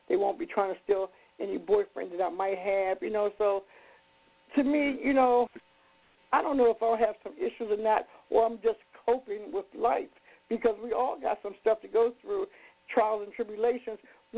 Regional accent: Baltimore, Maryland, United States; now in California, United States; because I'm from Baltimore, and, you know, I moved to California, and it seemed like I just perked up because it had more days of sun, you know.

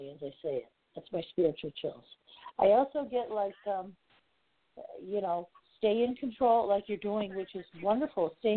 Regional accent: Ohio, United States; Yeah, 40 miles south of Cleveland is where I'm from. Portage County

